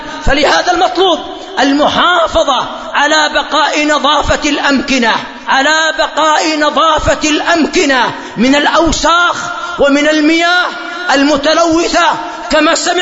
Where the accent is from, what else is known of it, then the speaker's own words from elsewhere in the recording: Yemen; هذا المرض قد حصل عندنا في اليمن في بعض المدن،